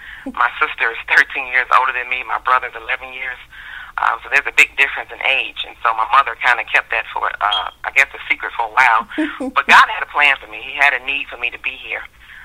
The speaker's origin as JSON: {"language": "English", "town": "Chicago", "region": "Illinois", "country": "United States", "tie": "born or raised there", "said": "I was born and raised, believe it or not, my accent probably deceives many, but I was actually born and raised in the city of Chicago."}